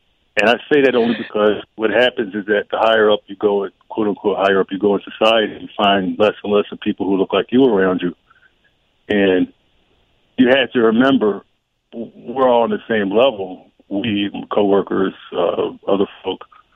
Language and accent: English; United States; No, I am an American.